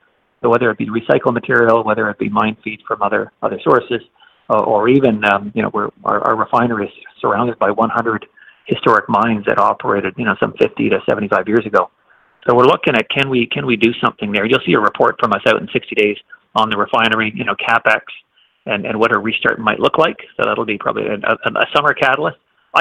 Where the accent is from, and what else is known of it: Canada